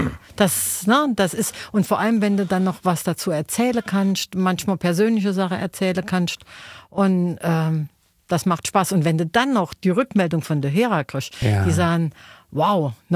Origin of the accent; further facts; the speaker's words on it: Saarbrücken, Saarland, Germany; Ja, also wir haben platt daheim geschwätzt. Ich bin auch im Stadtteil von Saarbrücken groß geworden. Da hat kein Mensch Hochdeutsch geschwätzt. Das war ein Arbeiterviertel.